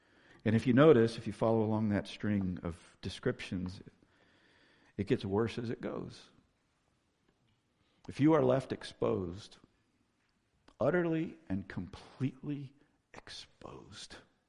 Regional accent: Florida, United States; I grew up in Florida, and every once in a while we would, on a 95-degree day, make our way to the Gulf of Mexico

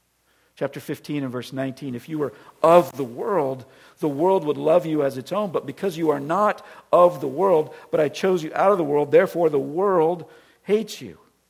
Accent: Tampa, Florida, United States; moved away as an adult; now in St. Louis, United States; I grew up in Florida. I grew up in the Tampa, St. Pete area. I left when I was 18 years old. I go back to visit once in a while. I have lived in St. Louis basically since I was 21 years old with a small gap of time.

